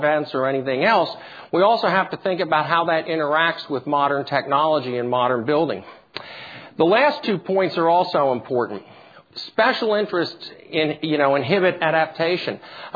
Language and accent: English; New Jersey, United States; I grew up in New Jersey in the United States.